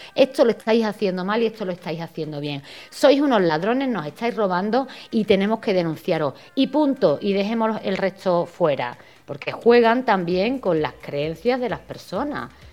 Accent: Seville, Andalusia, Spain; now in Madrid, Spain; Estoy en Madrid, Alba. Yo soy sevillana, pero ahora mismo estoy viviendo en Madrid. Siempre ando para arriba y para abajo, y ahora llevo una temporadita aquí en Madrid.

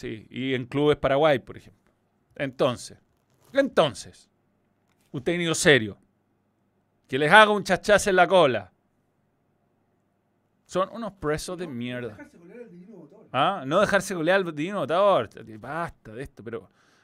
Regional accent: Chile; considerando que nosotros somos chilenos y somos fáciles

